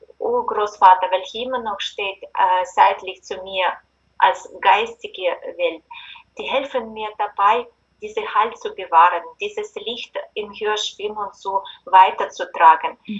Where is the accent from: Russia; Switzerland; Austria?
Russia; German is a second language; ich komme aus Russland.